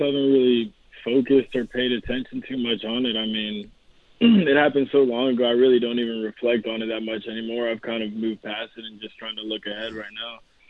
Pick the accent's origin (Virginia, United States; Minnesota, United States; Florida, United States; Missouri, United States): Florida, United States; which was Miami, just because I'm from Florida